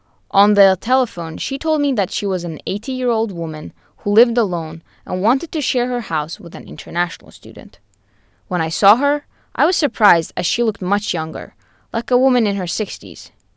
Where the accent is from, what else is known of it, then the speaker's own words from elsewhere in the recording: Azerbaijan; now in Edinburgh, United Kingdom; from Azerbaijan. At the moment, I'm an exchange student at Edinburgh University in the UK.